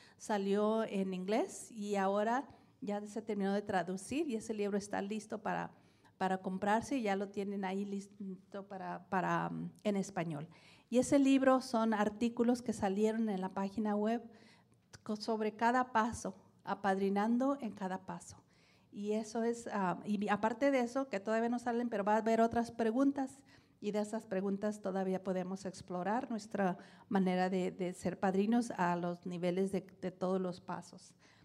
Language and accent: Spanish; Mexico; como yo que soy de México